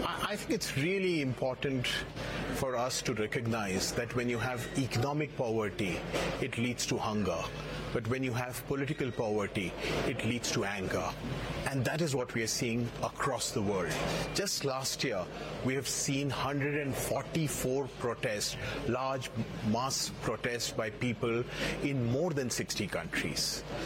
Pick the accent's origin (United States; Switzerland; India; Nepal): India; I come from India. So just in South Asia, if you look at countries around me